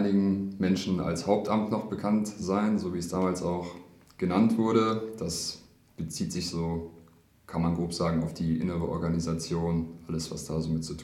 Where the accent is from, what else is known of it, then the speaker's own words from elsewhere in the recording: Helden, North Rhine-Westphalia, Germany; ich komme aus Helden, lebe also ganz nah am Arbeitsplatz